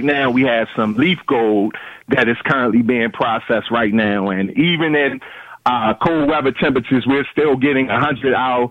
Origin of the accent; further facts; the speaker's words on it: Baltimore, Maryland, United States; I'm from Sandtown, Winchester, 72 square block in West Baltimore